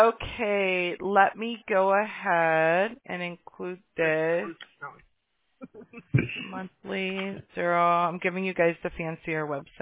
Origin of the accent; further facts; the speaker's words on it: Mobile, Alabama, United States; born there; I was born in Alabama, too, in Mobile.